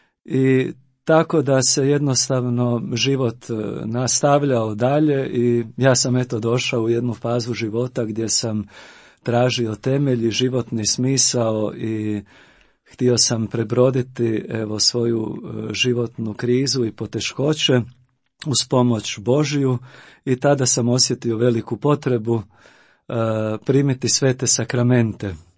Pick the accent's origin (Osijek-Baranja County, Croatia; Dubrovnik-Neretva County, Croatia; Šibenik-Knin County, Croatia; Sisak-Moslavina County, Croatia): Sisak-Moslavina County, Croatia; Petrinja; born or raised there; also born or lived in Zagreb / Donja Stubica